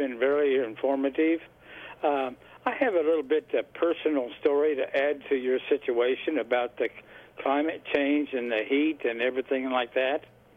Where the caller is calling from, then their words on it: Olathe, Kansas, United States; and I'm calling from Olathe.